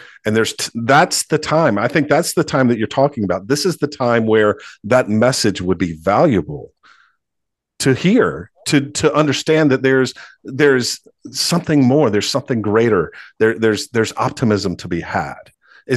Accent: the South, United States; I mean, I'm from the South. You gain 10 pounds when somebody dies, Vicky.

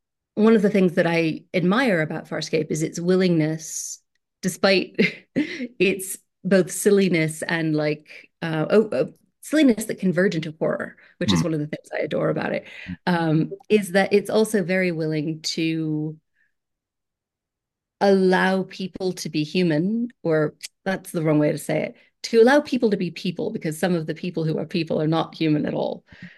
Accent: United States; Yeah, I mean, I'm an American, so it's some of the international is hard for me to imagine how it would be coming to it fresh.

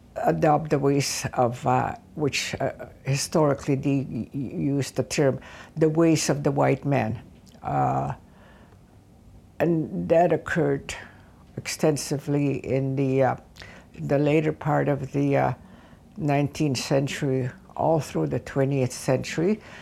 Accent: Saskatchewan, Canada; now in Toronto, Canada; I'm a Cree from the Kano Lake Indian Reserve in Saskatchewan. And I have practiced law in out of Toronto

